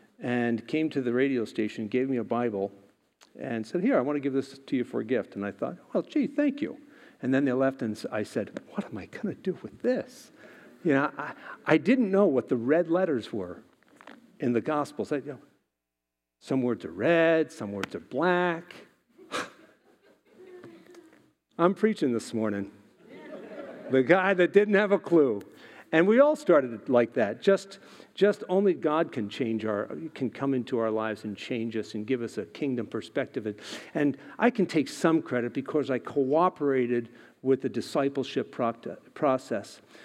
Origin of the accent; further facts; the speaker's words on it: New York, United States; now in Boonville, United States; I'm from Long Island. I came up to Boonville in 1979 to work at WBRV, the voice of the Black River Valley, in 1979.